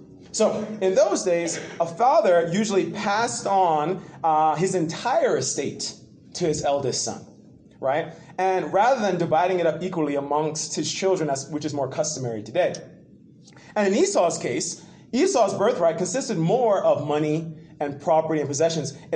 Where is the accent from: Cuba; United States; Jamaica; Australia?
Jamaica; I'm Jamaican, so, man, oxtail, gosh, red beans and rice.